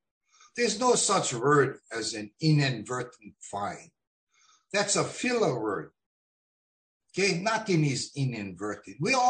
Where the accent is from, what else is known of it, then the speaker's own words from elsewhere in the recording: Kauai, Hawaii, United States; I'm from Kauai.